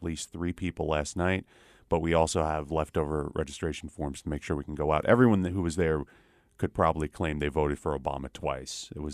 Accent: Brighton Beach, New York, United States; Brighton Beach.

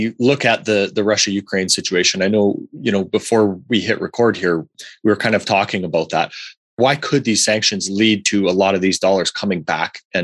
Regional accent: Canada; being Canadian

